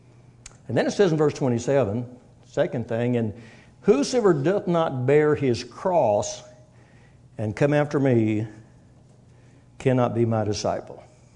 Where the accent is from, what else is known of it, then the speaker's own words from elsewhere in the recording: Arlington, Texas, United States; I said, I'm from Arlington, Texas.